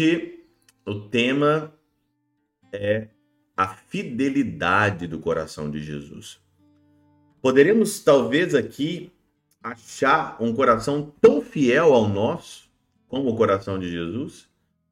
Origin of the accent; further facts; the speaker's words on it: Ouro Branco, Minas Gerais, Brazil; Desde criança, sempre participava de uma missa em Miguel Burnier, perto de Ouro Branco, que é a minha cidade natal.